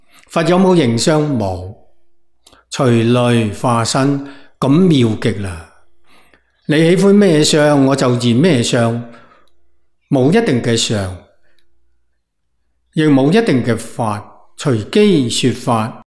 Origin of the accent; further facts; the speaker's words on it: China; 我哋中国人睇起嚟欢喜啦